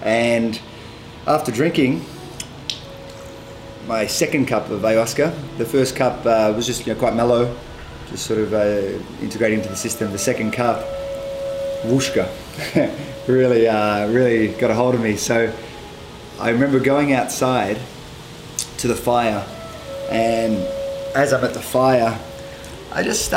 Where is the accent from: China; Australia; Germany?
Australia; You know, I grew up in Australia